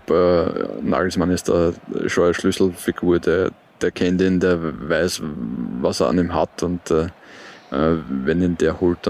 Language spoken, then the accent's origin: German; Vienna, Austria; ich habe ihn als Wiener am öftesten natürlich im Austria-Wien-Trikot live im Stadion gesehen.